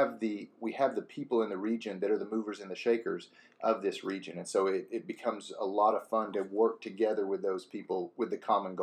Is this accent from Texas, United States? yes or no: yes; Deer Park, Texas, United States; Born and raised here along the Houston Ship Channel, born and raised in Deer Park, attended Texas A&M University.